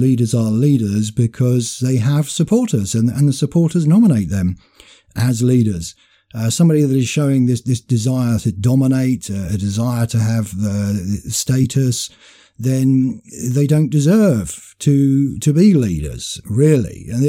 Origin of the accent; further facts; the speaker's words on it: United Kingdom; As white people, as white British people, our identity as being British has been taken from us